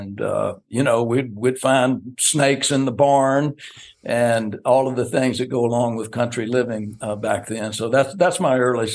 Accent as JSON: {"language": "English", "region": "Alabama", "country": "United States", "tie": "born or raised there", "said": "But, you know, I grew up in Alabama, guys, right next door to you guys there."}